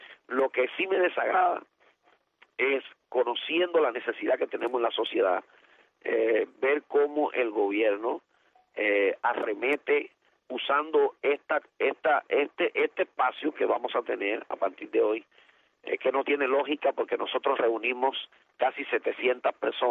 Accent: Cuba; que yo voy a enfrentar cargo de desobediencia y que eso en mi país significa prisión. Entonces, no es nuevo para los pastores que estamos en Cuba

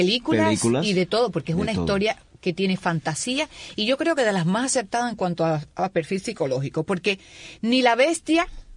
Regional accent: Cuba; yo soy de Cuba

